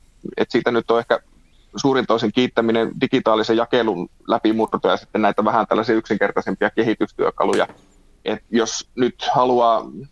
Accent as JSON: {"language": "Finnish", "town": "Kaustinen", "region": "Central Ostrobothnia", "country": "Finland", "tie": "born or raised there", "said": "mäkin itse Kaustiselta, kun olen lähtöisin, niin löydän monta sellaista niinku yhtymäkohtaa tähän synnynpitäjään"}